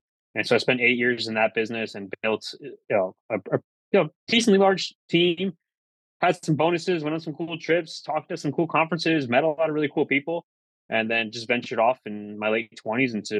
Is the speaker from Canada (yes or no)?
no; New York, United States; I'm originally from Rockin County, New York. I live now in Bergen County with my wife